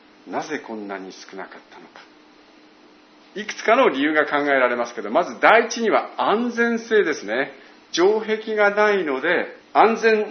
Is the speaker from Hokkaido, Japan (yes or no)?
no; Ichinoseki, Iwate, Japan; now in Sendai, Japan; 私は岩手県一ノ関市なんですけれども、